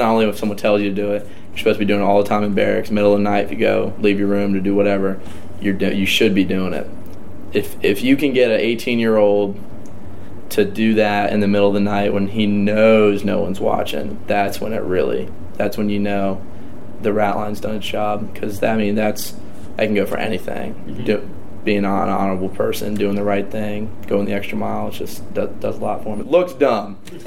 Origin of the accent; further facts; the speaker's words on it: Maryland, United States; I'm from the Eastern Shore of Maryland, a really small town in Talbot County